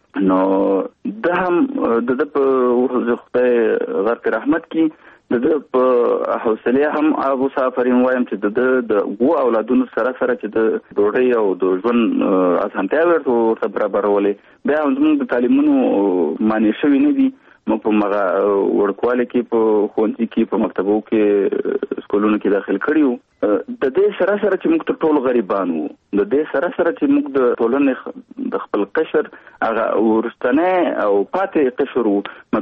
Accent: Kunar, Afghanistan; also born or lived in Kabul; زه د افغانستان د یوې غرنۍ سیمې چې کونړ ولایت نومېږي، زه د کونړ ولایت یم. په 1991 زیږدیز کال کې هلته زیږېدلی یم. ابتدایي اړومبني تعلیمات مې هلته په خپله سیمه کې کړي دي، وروسته بیا کابل ته راغلی یم.

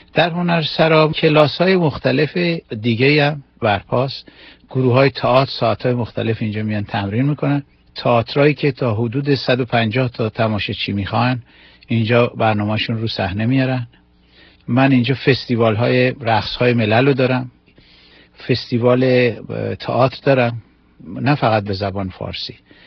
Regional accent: Tehran, Tehran Province, Iran; 65 سالمه. 1116 به دنیا اومدم، بچه تهرانم.

